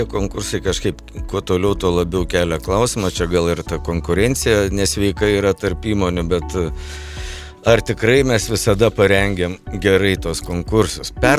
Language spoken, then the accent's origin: Lithuanian; Šiauliai, Šiauliai County, Lithuania; Na, šiaip aš kaip šiaulietis, taip, nejaugi per 4-5 metus neįmanoma buvo tvarkingai viską padaryti.